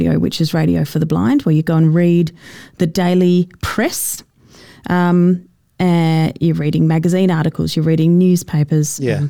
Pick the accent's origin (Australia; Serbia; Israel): Australia; Perth, Western Australia; accent: Perth; I had to try and get my Perth accent back. And it was quite hard work because the Queensland accent is so easy to lapse into.